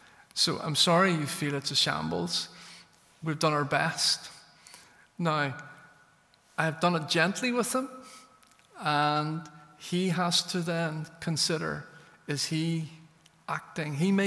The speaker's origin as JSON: {"language": "English", "town": "Belfast", "region": "Northern Ireland", "country": "United Kingdom", "tie": "born or raised there", "said": "I grew up in Belfast during the 70s and the 80s, and I was surrounded by people who were certain"}